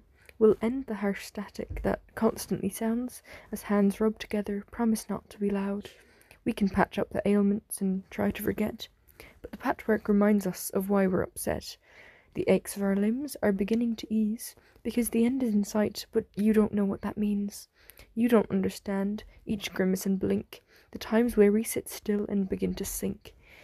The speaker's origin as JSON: {"language": "English", "region": "County Kerry", "country": "Ireland", "said": "I'm 16 years old and I'm from Kerry in Ireland."}